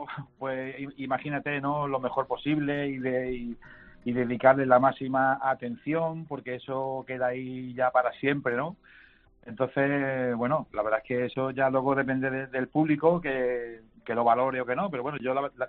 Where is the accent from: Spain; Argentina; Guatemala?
Spain; Barcelona, Catalonia; aquí te influye también mi nacimiento, que yo soy de Barcelona, uh-huh. Y el idioma catalán tiende a comerse letras, ¿no?